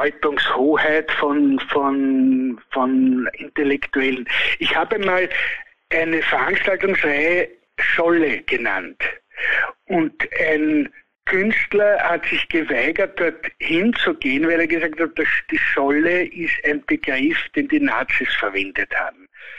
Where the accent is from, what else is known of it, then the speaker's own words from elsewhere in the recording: Austria; die Pummerin ist das verbindende Element bei uns in Österreich.